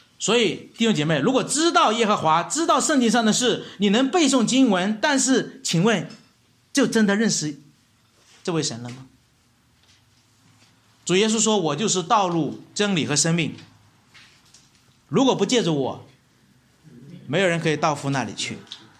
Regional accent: China; 所以我们中国人是很难听别人说自己有罪的

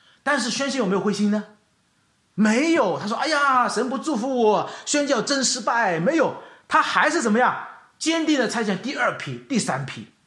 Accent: China; 所以弟兄姐妹，我们作为中国人，我们应该怎样呢

